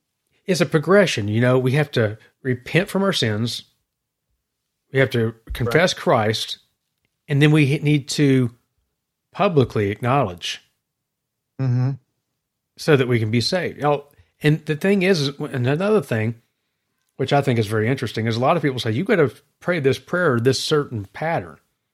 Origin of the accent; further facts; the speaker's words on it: Tennessee, United States; I thought you were going to start saying because I'm from Tennessee or something there.